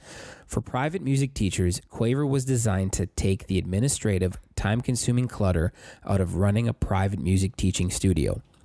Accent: Sault Ste. Marie, Ontario, Canada; we are in the middle of the worst fucking heroin epidemic in Northern Ontario history up in my hometown.

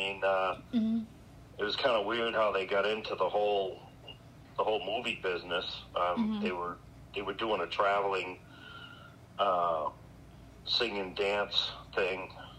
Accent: Andover, Massachusetts, United States; also born or lived in Methuen; We grew up in Andover, Mass. when I was very young. So only the two oldest were born in Hollywood. The rest, I mean, Judy and I were born in, you know, Methuen, more or less, which is right next to Andover.

